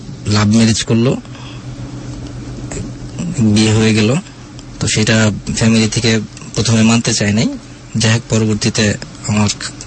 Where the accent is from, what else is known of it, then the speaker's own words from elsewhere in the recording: Dhaka, Dhaka Division, Bangladesh; বেড়ে ওঠা কিছুটা সময় গ্রামের বাড়ি, তারপর পুরোটা সময় আমি ঢাকাতেই, ঢাকা তেজগা তেজকুনি পাড়া, মণিপুরি পাড়া হচ্ছে আমার জন্মস্থান, আমি ওইখানেই বড় বেড়ে উঠি।